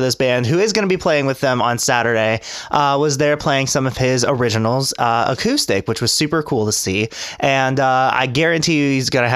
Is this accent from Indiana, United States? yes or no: yes; Fort Wayne, Indiana, United States; we're from Fort Wayne, Indiana, of course, because, you know, we're on WELT.